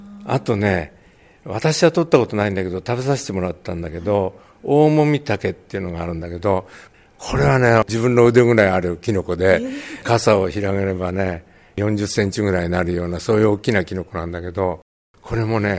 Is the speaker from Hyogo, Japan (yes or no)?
no; Fujisawa, Kanagawa, Japan; 私はね、もう先祖代々御所見というところで、まあ藤沢の西北部に住んでるわけね。地域的には海老名、寒川、綾瀬、茅ヶ崎かな、そこの間に挟まれたようなところ、藤沢の出っ張ってるところにこう住んでるという、そういうところでございます。